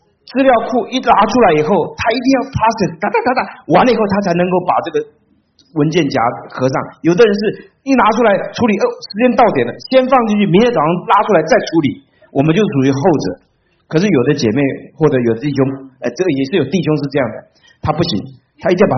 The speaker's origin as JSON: {"language": "Chinese", "country": "China", "said": "那特别是我们中国人很倾向于负面的解读"}